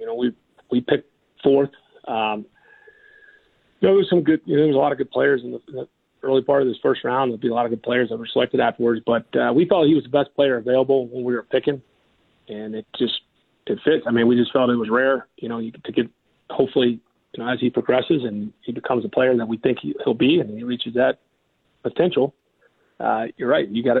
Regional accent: Tennessee, United States; now in Atlanta, United States; We loved being in Nashville, and I'm from Tennessee.

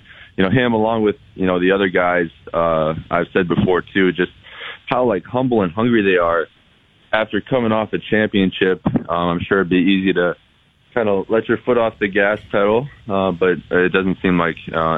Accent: Wisconsin, United States; Chicago is just about 3 hours from my hometown, Wisconsin, so I had some family and friends there as well.

